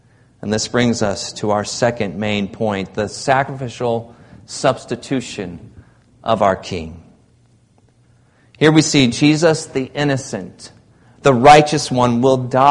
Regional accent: Michigan, United States; But it was perfect for where I grew up in Michigan, especially in wintertime when there's piles of snow.

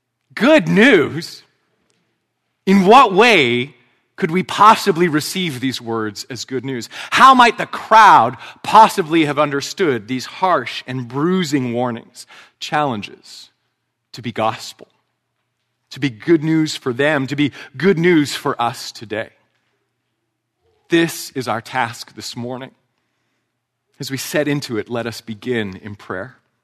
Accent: Vancouver, British Columbia, Canada; The Elba Room Cafe was something of an institution in my hometown of Vancouver.

